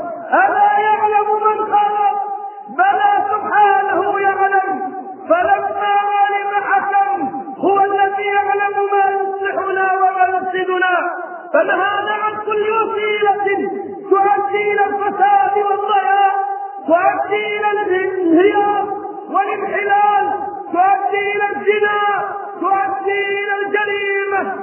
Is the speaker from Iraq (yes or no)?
no; Egypt; وتجولت في كثير من بلدانها ثم عدت الى بلدتي الحبيبة التي هي مصر.